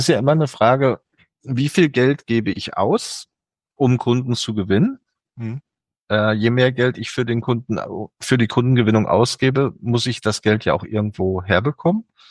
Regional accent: Frankfurt, Hesse, Germany; mein Heimatort oder meine Heimbasis ist Frankfurt. Das heißt, ich bin 3 Tage die Woche in Rubendorf, 2 Tage in Frankfurt, einfach weil ich hier auch familiär verwurzelt bin.

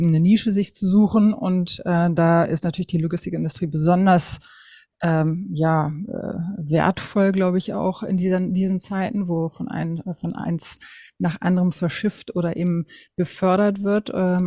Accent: Hildesheim, Lower Saxony, Germany; Das ist übrigens nahe meiner Heimatstadt Hildesheim.

